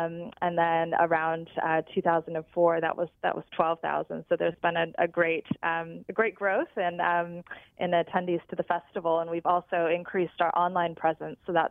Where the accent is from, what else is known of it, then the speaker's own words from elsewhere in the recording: Detroit, Michigan, United States; now in New Zealand; No, I'm not. I'm from Detroit, Michigan.